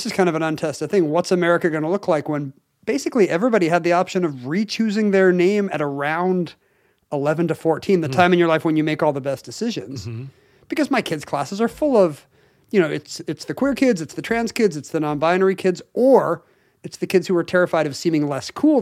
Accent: South Korea; I grew up in South Korea, a country where phone books are borderline useless because they really are, you know.

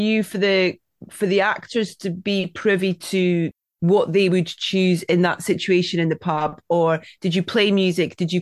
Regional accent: Scotland, United Kingdom; Yeah, you can swear as much as you like. I'm Scottish.

